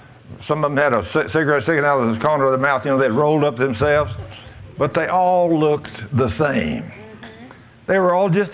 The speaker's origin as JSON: {"language": "English", "region": "Texas", "country": "United States", "said": "as a Texan, you know, when I'd see an Oriental person, they all look just exactly the same."}